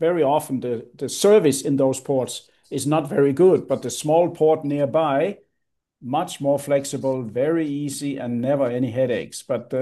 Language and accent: English; Denmark; English is a second language; I mean, I'm from Denmark, as you know, and you're from France.